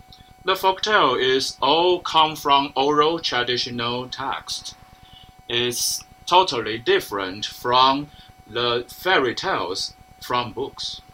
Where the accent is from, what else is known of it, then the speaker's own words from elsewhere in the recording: Taiwan; English is a second language; Welcome to the Anataxis and Anamorphosis. … from Taiwan.